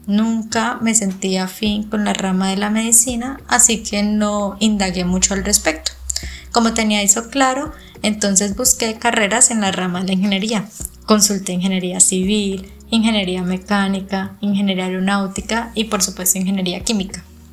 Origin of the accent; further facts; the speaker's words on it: Labrada, Caldas, Colombia; Yo soy de Labrada Caldas y viví allí toda mi época del colegio hasta que ingresé a la universidad.